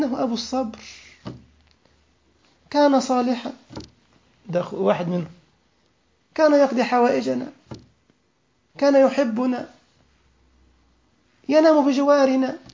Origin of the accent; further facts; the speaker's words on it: Egypt; ذكرني بالمثل المشهور عندنا في مصر، مثل كده شعبي